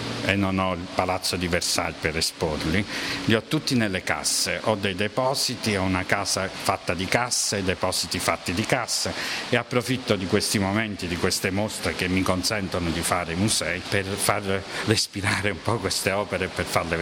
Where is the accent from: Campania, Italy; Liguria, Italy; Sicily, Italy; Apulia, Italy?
Campania, Italy; Naples; Beh, come me, io sono napoletano, insomma, sole mio, la pizza